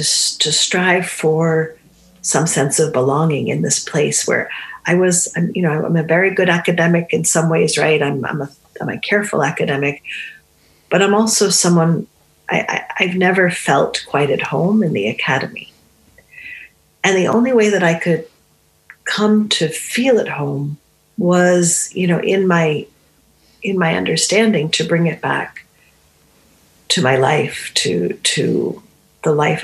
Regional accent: New England, United States; I grew up in New England, not so far from the ocean. And that's also a really big touchstone from my childhood

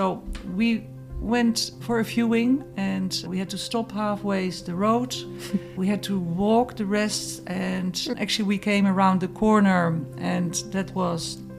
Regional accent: Netherlands; English is a second language; I'm from Holland. I speak English, French, a little bit of Spanish, little bit of German.

